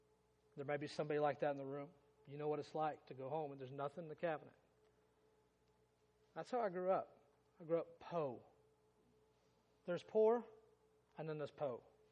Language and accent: English; Kansas, United States; I grew up in Kansas. I win. I got you beat. But not just Kansas. I grew up in Southwest Kansas. You ever heard of Dodge City?